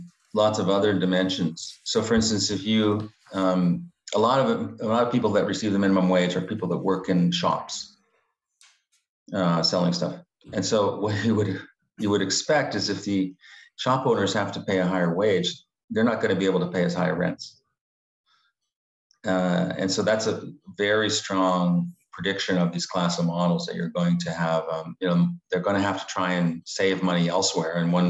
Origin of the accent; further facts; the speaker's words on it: Canada; I'm from Canada.